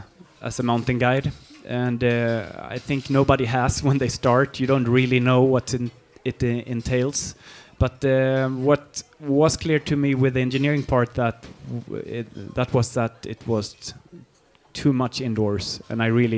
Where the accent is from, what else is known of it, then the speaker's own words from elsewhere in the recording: Berlin, Germany; also born or lived in Sweden; I grew up in West Berlin, actually, behind the wall at that time.